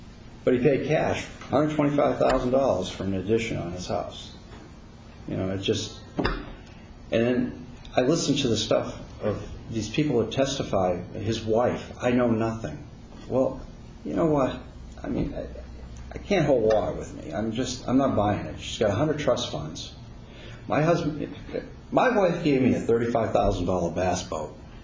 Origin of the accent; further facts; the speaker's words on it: New Hampshire, United States; even though I don't live in the state, when somebody asks me where I live, I'm from New Hampshire.